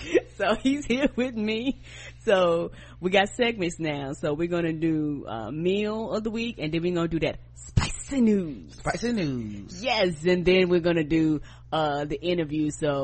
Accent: the South, United States; and y'all know I'm from the South. I love some barbecue.

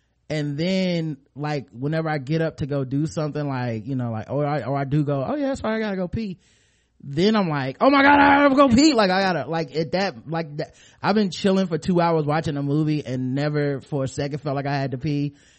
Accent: the South, United States; growing up in the South, with listening to that type of hip hop

